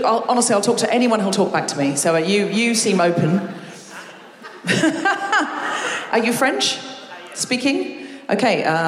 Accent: Australia; moved away as an adult; now in United Kingdom; I'm telling you, she was also, much like me, the creation of an imaginative Australian woman.

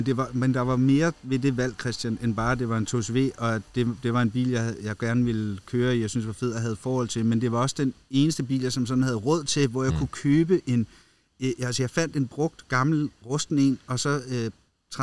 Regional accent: Gentofte, Capital Region of Denmark, Denmark; also born or lived in Næstved; Nej, jeg voksede op i Gentofte og i Næstved. Så det er nord og syd.

